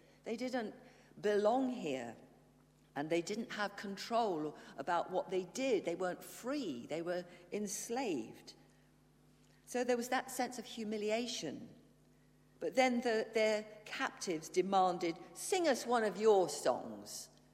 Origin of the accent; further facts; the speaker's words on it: England, United Kingdom; having got back here, I do begin to realize that I am English and I do appreciate English things